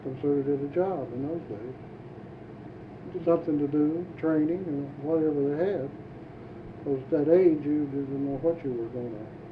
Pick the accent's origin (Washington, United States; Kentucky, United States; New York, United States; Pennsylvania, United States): Kentucky, United States; Scottsville; Allen County.